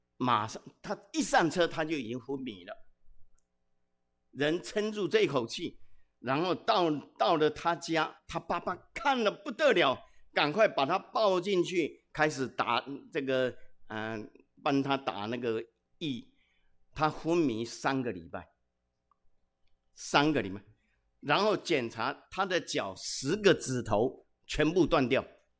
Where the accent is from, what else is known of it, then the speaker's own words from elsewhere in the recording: Taiwan; 我是从台湾来的